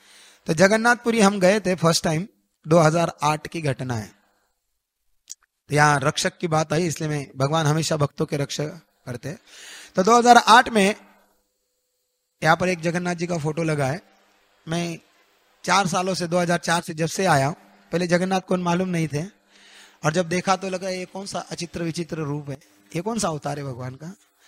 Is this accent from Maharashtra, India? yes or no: yes; Maharashtra, India; तो ठीक है, मैं भी मराठी हूँ।